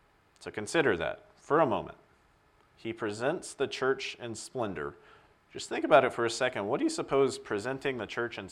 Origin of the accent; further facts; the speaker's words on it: United States; I'm American.